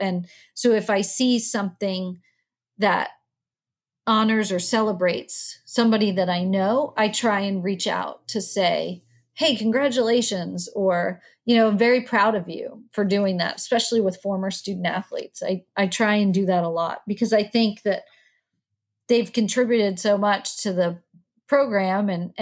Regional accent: Northeast, United States; I was 23 years old in Clemson, South Carolina, and I was from the Northeast.

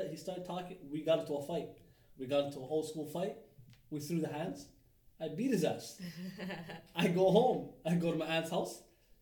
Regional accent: Toronto, Ontario, Canada; And remember, I told you I grew up in Dixon, so I only grew up around Somalis.

